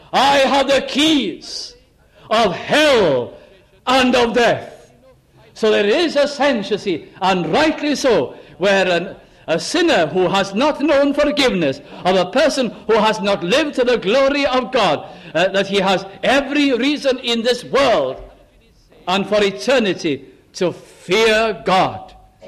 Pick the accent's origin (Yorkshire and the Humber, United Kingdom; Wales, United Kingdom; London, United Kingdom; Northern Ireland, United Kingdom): Wales, United Kingdom; Caernarfon; I can remember a minister in my hometown in Carnarvon, North Wales